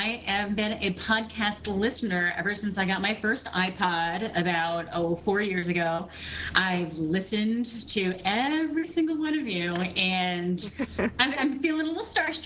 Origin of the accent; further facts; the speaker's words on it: Jacksonville, Florida, United States; from Jacksonville.